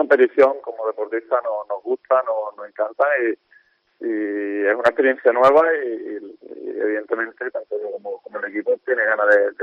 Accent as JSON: {"language": "Spanish", "town": "Málaga", "region": "Andalusia", "country": "Spain", "said": "como malagueño, como persona de Málaga, pues lo vivo diferente"}